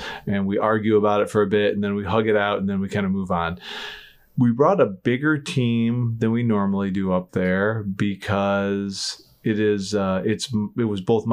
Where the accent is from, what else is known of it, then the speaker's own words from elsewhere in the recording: South Carolina, United States; they know that we're nice people from South Carolina